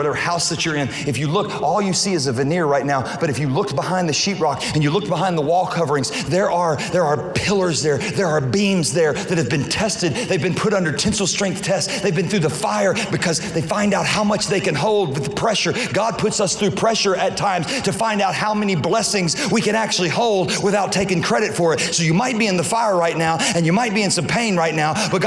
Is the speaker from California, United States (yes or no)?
no; Louisiana, United States; now in Houston, United States; Listen, I'm from Houston, but I'm originally from Louisiana, which makes me by fault an LSU fan.